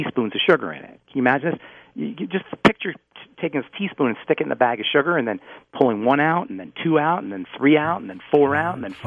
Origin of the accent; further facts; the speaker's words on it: New York, United States; Well, I guess I grew up in New York.